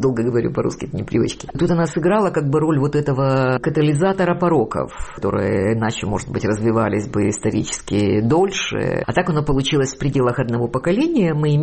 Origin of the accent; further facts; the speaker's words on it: Kyiv, Ukraine; Ну, я выросла в Киеве. То есть я в школу пошла в Киеве.